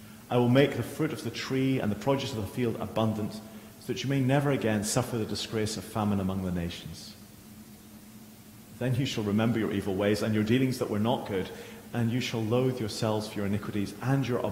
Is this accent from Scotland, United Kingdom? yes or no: no; Northern Ireland, United Kingdom; I'm not English, as I think all of you will know, but whatever I am to my bones, whatever I am, Ulster, Scots, whatever I am, it is in my bones.